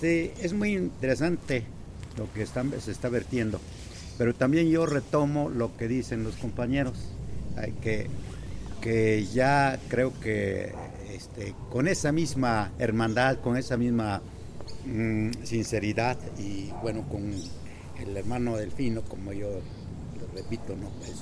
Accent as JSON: {"language": "Spanish", "region": "Oaxaca", "country": "Mexico", "moved": "yes", "said": "soy zapoteco de la Sierra Norte del Estado de Oaxaca, y tenemos 50 años en el radicando acá, un poco más."}